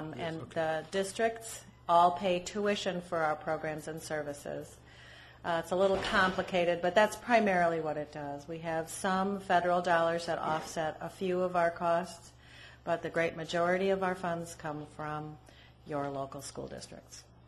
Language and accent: English; St. Charles, United States; I have to say, I am a resident of St. Charles. I'm really happy as a clam to be in my hometown.